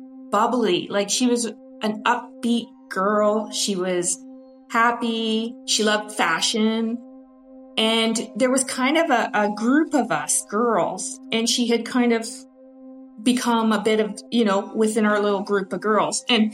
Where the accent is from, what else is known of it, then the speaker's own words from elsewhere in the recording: Sidney, British Columbia, Canada; and I grew up in Sydney on Vancouver Island.